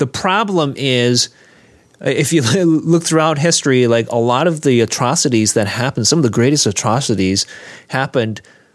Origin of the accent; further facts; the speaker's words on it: Canada; this is one of the reasons why I really appreciate, as a Canadian, the U.S. Constitution.